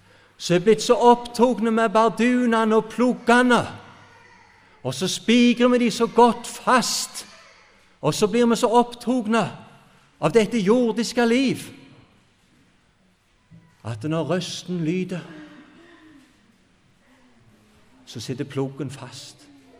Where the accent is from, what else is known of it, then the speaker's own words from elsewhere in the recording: Salte, Rogaland, Norway; i hvert fall er det hjemme sånn, jeg husker godt, vi hadde telt med den sommer hjemme på Salte